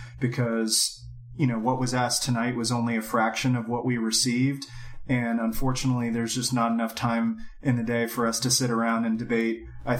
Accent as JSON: {"language": "English", "region": "Florida", "country": "United States", "said": "Hasn't worked so well in my home state of Florida, but probably has a lot to do with our governor."}